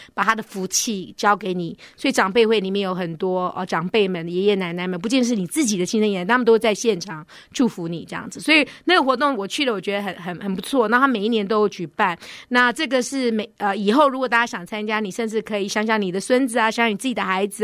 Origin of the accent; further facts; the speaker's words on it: Taiwan; now in United States; 虽然我们是台美人，我们来自台湾，但是我们现在落地生根，我们爱我们的环境